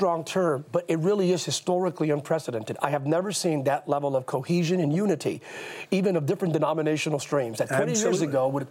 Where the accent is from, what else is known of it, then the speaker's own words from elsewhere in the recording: Bethlehem, Pennsylvania, United States; I'm a kid from Bethlehem, Pennsylvania.